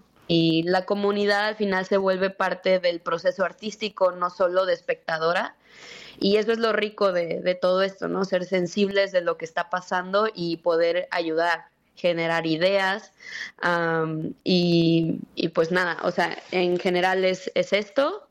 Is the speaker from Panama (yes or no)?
no; Los Cabos, Baja California Sur, Mexico; Yo soy de Los Cabos, mi familia es chollera, yo también. Mis abuelos aprendieron a nadar en el Estero.